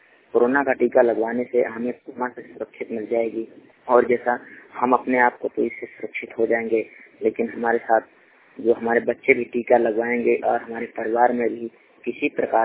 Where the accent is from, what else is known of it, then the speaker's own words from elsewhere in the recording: Banda, Uttar Pradesh, India; जिला बांदा उत्तर प्रदेश से।